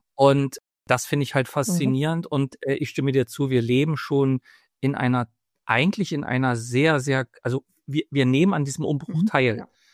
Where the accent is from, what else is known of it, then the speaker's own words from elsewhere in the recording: Germany; Ich bin ja nur in DDR groß geworden.